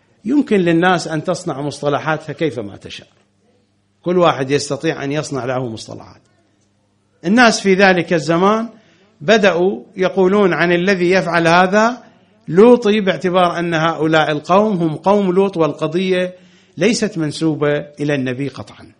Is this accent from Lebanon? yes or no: no; Iraq; يسمى عندنا في العراق البربين